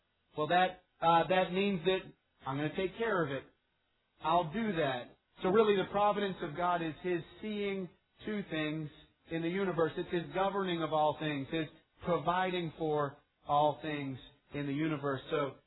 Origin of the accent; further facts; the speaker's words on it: United States; how can it be that we as Americans, me as an American that has so much